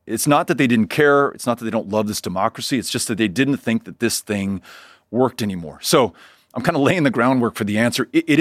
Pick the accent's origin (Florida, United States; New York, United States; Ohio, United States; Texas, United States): Texas, United States; El Paso; El Paso, Texas, my hometown.